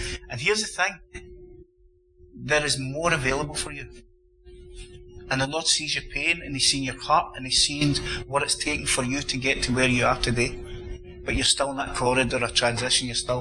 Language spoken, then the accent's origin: English; Glasgow, Scotland, United Kingdom; I know I'm from Glasgow, but have been redeemed.